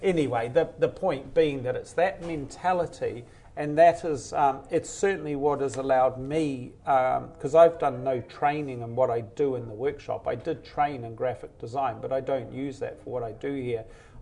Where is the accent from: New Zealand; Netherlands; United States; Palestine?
New Zealand; if you're growing up in New Zealand as a child and you have fantasies in your head and you can't buy it blister-packed from the corner store, you're going to invent it with your hands